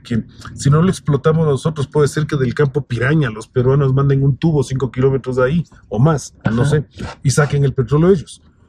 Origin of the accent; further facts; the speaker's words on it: Ecuador; yo pueda conectarme como ecuatoriano